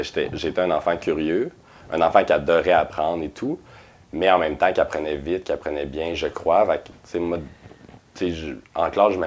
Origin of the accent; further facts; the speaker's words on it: Quebec City, Quebec, Canada; Oui, je suis né à Québec, dans la ville directement. Je suis né où est-ce que j'ai vécu finalement toute ma vie.